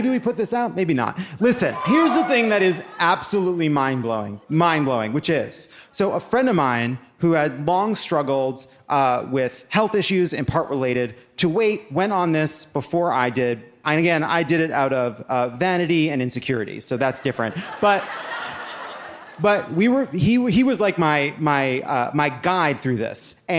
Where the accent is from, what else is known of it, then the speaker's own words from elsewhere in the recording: New York, United States; I'm not from here. I'm a Jew from Long Island.